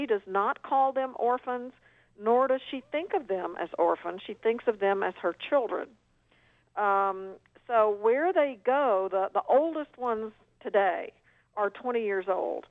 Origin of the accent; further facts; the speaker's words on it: United States; And as an American, as a Westerner, I think you have to be very careful when you broach a subject like this.